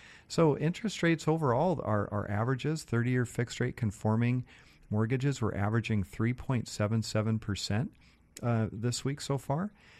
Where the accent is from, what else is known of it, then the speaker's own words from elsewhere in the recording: Seattle, Washington, United States; I grew up in North Seattle, kind of up by Northgate, Jackson Golf Course.